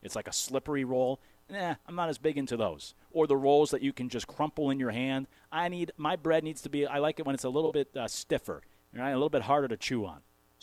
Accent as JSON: {"language": "English", "region": "Northeast", "country": "United States", "tie": "born or raised there", "said": "And now I grew up in the Northeast. We really didn't do mac and cheese on Thanksgiving. But I've been in the South now about 8 years."}